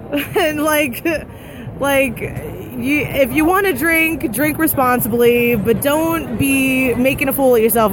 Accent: Brooklyn, New York, United States; now in Staten Island, United States; I'm from Staten Island, but I am originally from Brooklyn, but I live in Staten Island.

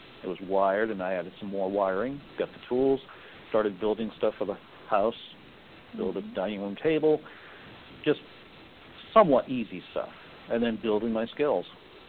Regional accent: Fall River, Massachusetts, United States; Well, I grew up in Massachusetts, Fall River, and started in music probably in the fourth grade.

